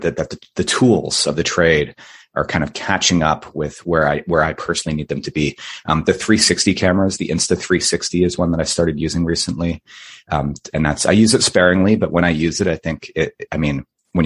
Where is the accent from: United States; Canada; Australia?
Canada; Vancouver, British Columbia; where I grew up in Vancouver.